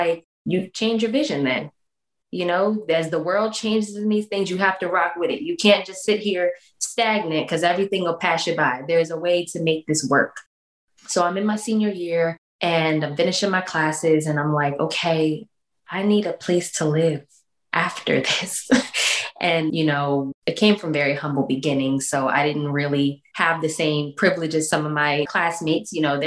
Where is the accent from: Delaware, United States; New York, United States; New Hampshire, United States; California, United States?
Delaware, United States; Yeah, so I'm originally from Delaware. I went to college at Old Dominion University in Norfolk, Virginia.